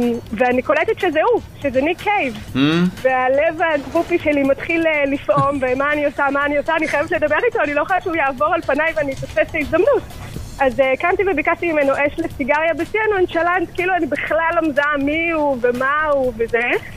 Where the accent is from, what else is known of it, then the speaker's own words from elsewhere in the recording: Jerusalem, Jerusalem District, Israel; הייתי בערך בת 17 לדעתי. אני ירושלמית, אז גרתי בירושלים.